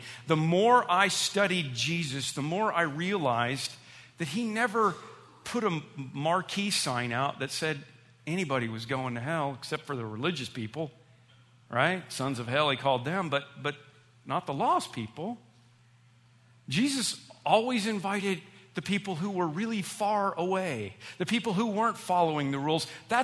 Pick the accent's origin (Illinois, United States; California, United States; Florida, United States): Illinois, United States; Remember, I'm from Illinois, not Colorado, okay?